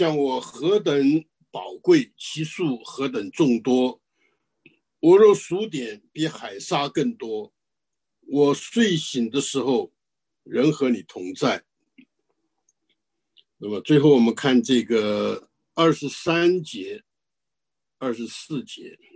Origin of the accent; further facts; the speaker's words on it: China; 我们中国人讲君子人，他是会反省自己的啊。